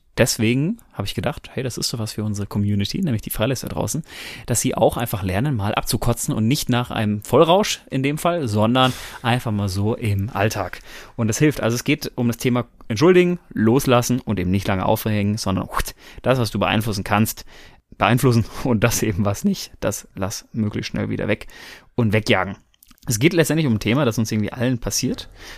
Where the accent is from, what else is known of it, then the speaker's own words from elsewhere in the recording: Bochum, North Rhine-Westphalia, Germany; Ich komme aus dem Bottu, aus Bochum.